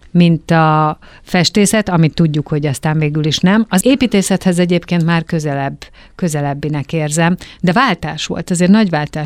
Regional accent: Budapest, Hungary; én is óbudai vagyok, és ismerem a gázgyár lakótelepet

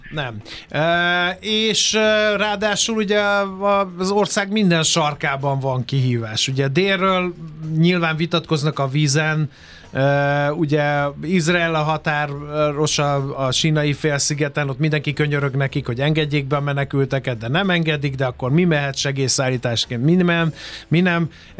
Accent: Egypt; Mert félig, meddig igen. Egyiptomi vagyok, nem?

